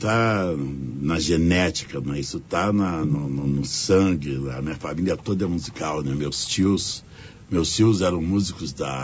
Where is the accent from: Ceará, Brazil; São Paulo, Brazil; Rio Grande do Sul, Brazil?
Rio Grande do Sul, Brazil; Dom Pedrito; E viemos para Porto Alegre. Então, a minha infância em Dom Pedrito, eu tenho quase nada de recordação.